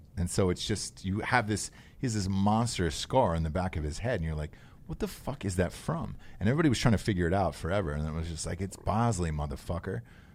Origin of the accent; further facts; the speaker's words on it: South Carolina, United States; We're from South Carolina.